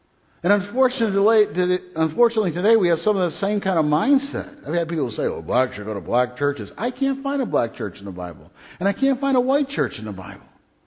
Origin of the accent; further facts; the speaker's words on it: Michigan, United States; I like that because I'm from Michigan.